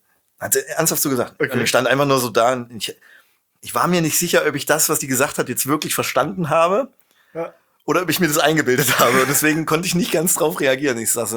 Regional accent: Schmalkalden, Thuringia, Germany; born there; aber ich bin Ossi und bin in Schmalkalden geboren.

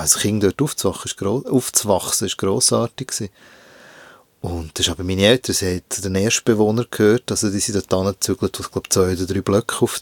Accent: Hinterkappelen, Bern, Switzerland; Also es hat ein paar Bauetappen dort in Hinterkappelen.

